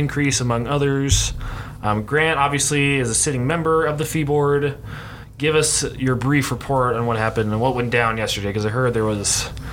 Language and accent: English; College Park, Maryland, United States; I mean, back in my hometown in College Park at UMD, it's not a dry campus, but it is a smoke-free campus.